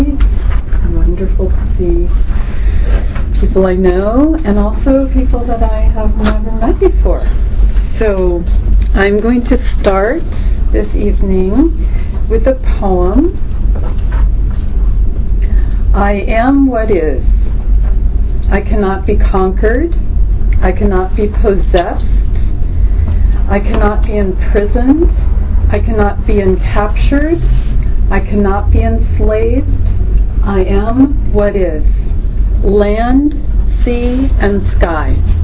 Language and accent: English; Los Angeles, California, United States; moved away as an adult; because I came from Los Angeles and I was there for 58 and a half years, my entire life. So this is the one big move of my whole life.